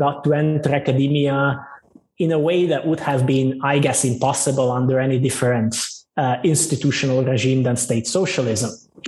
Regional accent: Hungary; born there; English is a second language; I was born in Hungary when it was still a socialist country, and I spent most of my teenage years in a very difficult post-socialist transition.

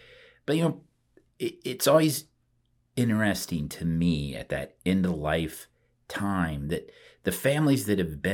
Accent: Cedar Rapids, Iowa, United States; Yeah, I was growing up, I'm from Cedar Rapids, and, you know, the kind of the Czech population had a high Catholic population.

